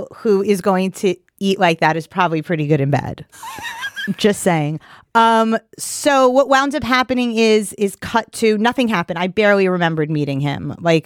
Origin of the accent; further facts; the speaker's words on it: Queens, New York, United States; Like, I grew up in Queens on like the streets of like, you know, I was going to my grandparents'